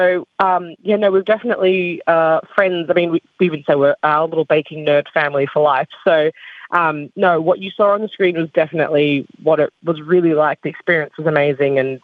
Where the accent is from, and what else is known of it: Solomon Islands